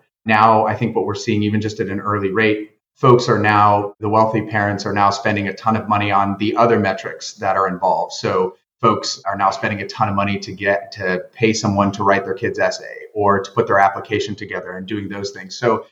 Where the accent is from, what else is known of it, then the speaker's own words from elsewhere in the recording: Long Beach, California, United States; since I grew up in Long Beach, in an area that was quite diverse and one that didn't have, had some socioeconomic issues